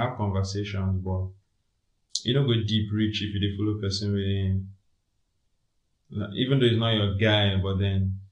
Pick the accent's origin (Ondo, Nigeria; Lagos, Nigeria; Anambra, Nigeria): Lagos, Nigeria; normally like since primary school, growing up in Lagos, everybody has always been calling me